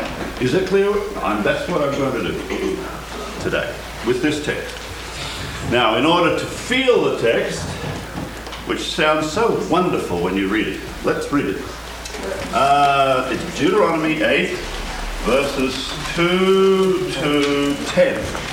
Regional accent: Australia; I am from Australia

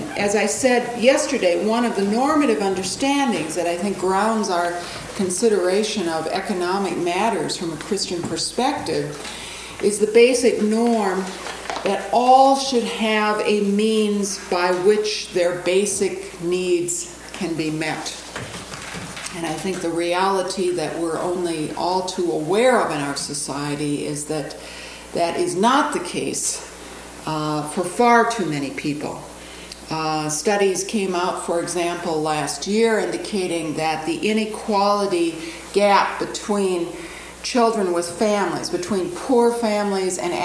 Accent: Chicago, Illinois, United States; I come from Chicago, where I am part of the churchwide staff of the ELCA.

